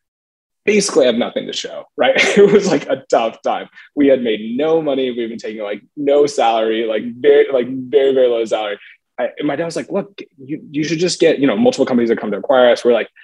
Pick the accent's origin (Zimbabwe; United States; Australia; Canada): United States; Texas; And I grew up in Texas.